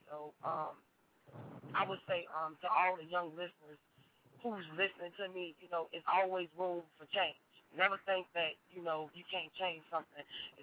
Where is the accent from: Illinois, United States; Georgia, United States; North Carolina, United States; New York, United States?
Illinois, United States; Chicago; That's my ring name. I'm 27 years of age. I was born and raised in Cabrini Green to a mother of 5.